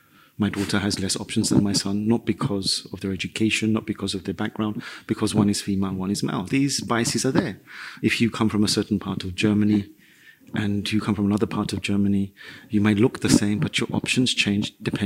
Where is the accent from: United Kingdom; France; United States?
United Kingdom; London; I mean, I come from a place in the world where I grew up in the East End of London. We were working class